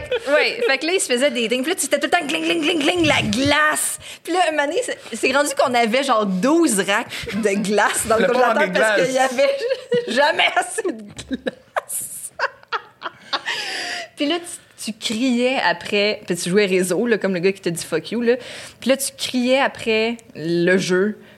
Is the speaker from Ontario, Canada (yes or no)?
no; Laval, Quebec, Canada; quand je suis revenue en ville, c'est-à-dire à Laval, parce que je viens de Laval, fait que je suis retournée chez nous à Laval